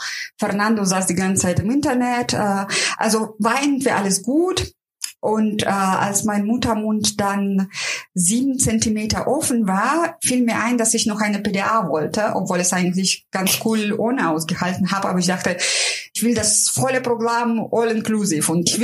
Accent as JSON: {"language": "German", "country": "Russia", "said": "ich bin ja Russin, ich will ja keinen Aufstand machen"}